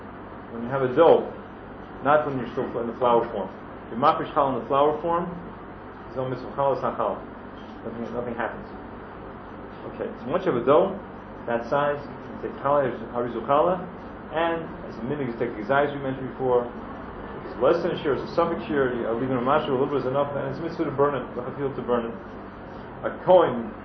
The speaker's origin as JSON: {"language": "English", "country": "United States", "tie": "born or raised there", "said": "We grew up in America, we learned, you know, the good politician."}